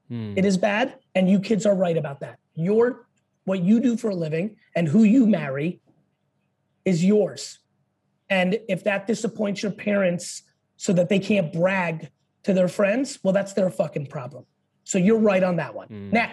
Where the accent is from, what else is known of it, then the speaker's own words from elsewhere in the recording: Edison, New Jersey, United States; I grew up in Edison, New Jersey.